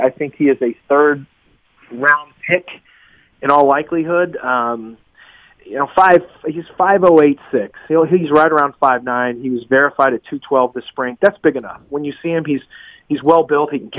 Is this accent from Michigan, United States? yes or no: no; Texas, United States; I'm from Texas, so I've got a heavy coat ready for the 53.